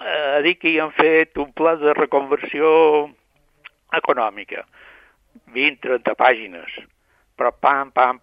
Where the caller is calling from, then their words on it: Palma, Balearic Islands, Spain; Jo som a Port de Sarrià, Port de Palma.